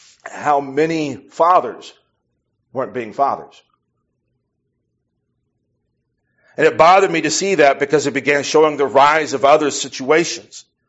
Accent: Illinois, United States; now in Iowa, United States; I grew up in Illinois and dealt with Chicago politics and the way in which Chicago did things.

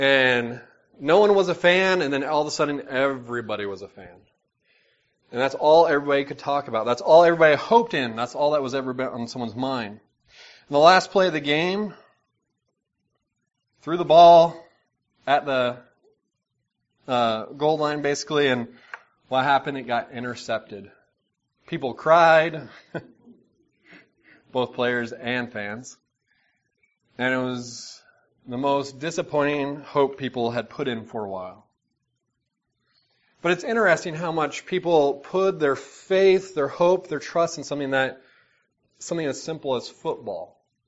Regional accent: Seattle, Washington, United States; I'm from Seattle area, kind of.

